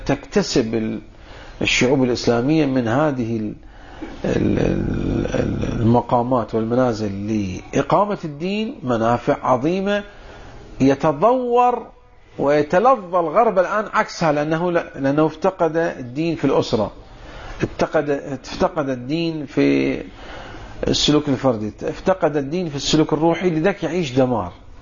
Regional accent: Iran; الثورة الدستورية عندنا في إيران في الحقيقة ماذا كانت تطالب بماذا؟

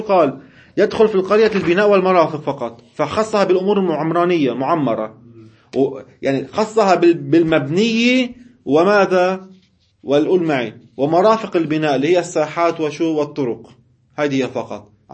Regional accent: Syria; بعرفنا نحن اهل الشام ما بنقول كلمه قريه، بنقول ماذا؟ الضيعه

